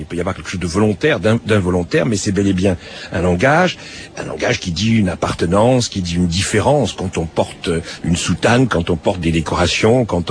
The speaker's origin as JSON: {"language": "French", "country": "France"}